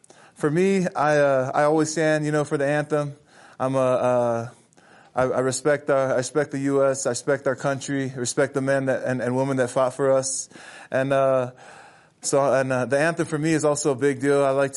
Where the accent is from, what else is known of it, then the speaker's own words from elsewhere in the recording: American Samoa; now in United States; Like I'm Samoan. You know, I'm from American Samoa.